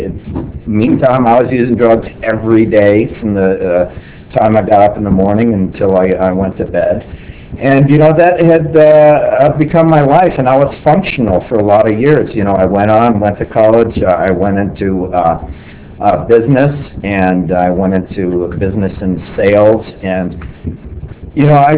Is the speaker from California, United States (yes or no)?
yes; Los Angeles, California, United States; I grew up in Los Angeles, grew up in Hollywood